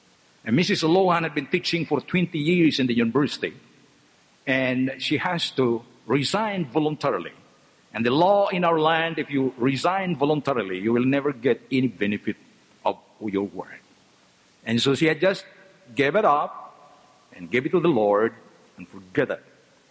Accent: Limasawa, Eastern Visayas, Philippines; I came from the Philippines, particularly in a very famous historical island, Limasawa. That's very famous because of its name.

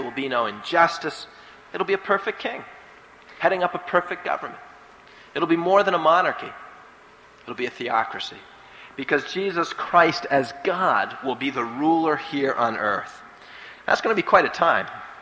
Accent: New York, United States; as a youngster growing up outside New York City, it seems to me that almost every year we took a field trip to New York City

